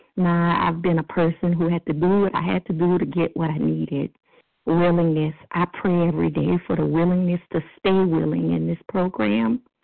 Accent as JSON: {"language": "English", "town": "Miami", "region": "Florida", "country": "United States", "said": "I'm from Miami."}